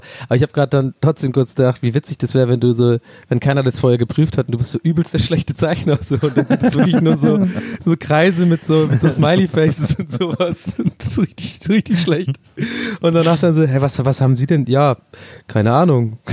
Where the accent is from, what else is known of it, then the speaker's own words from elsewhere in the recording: Ireland; 99 Flake hast du bei uns in Irland.